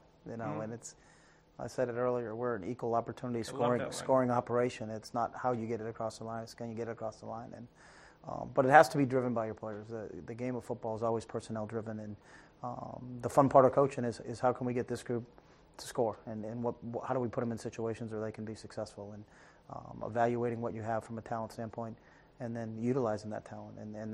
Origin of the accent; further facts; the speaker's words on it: New England, United States; because I'm from New England